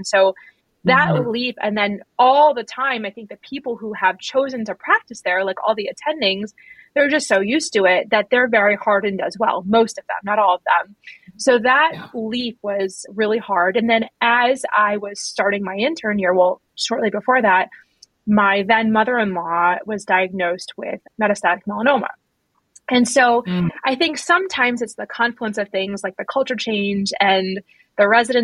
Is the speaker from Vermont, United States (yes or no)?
yes; Vermont, United States; I'm originally from Vermont, and actually I'm sitting in Vermont right now at the University of Vermont